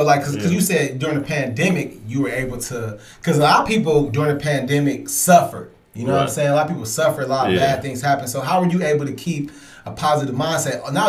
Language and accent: English; Cleveland, Ohio, United States; Man, because we're from Cleveland.